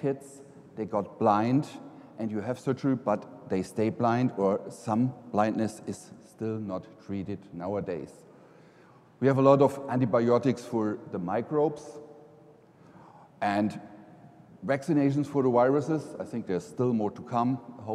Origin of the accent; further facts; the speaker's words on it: Germany; English is a second language; If I think back, I'm from Germany, raised, born there, and after high school graduation, we still had to go to the army every son.